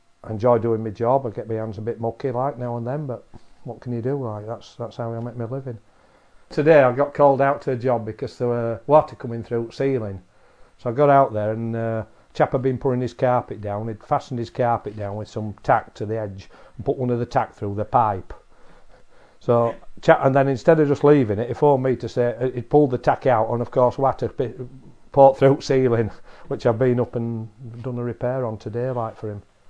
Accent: Leeds, Yorkshire and the Humber, United Kingdom; also born or lived in London; I was born in Leeds, which is in West Yorkshire, and brought up all round there. I did my qualification, my schooling in Leeds. Then I went on to study. I moved to London for a short time to study, and then I moved back up

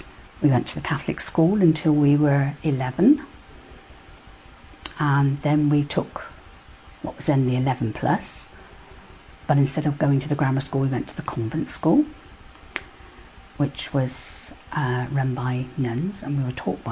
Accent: Devizes, South West England, United Kingdom; born there; I was born in Devizes in a place called Ivy House, which was a nursing home. I was born in 1943 on the 19th of April.

